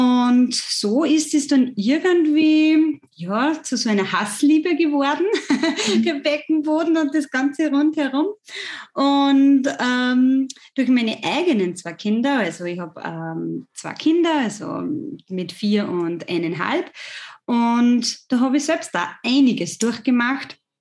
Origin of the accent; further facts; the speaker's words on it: Lower Austria, Austria; Vielleicht merkt man es auch an der Sprache oder an meiner Mundart. Ich bin aus Österreich, ich bin aus Niederösterreich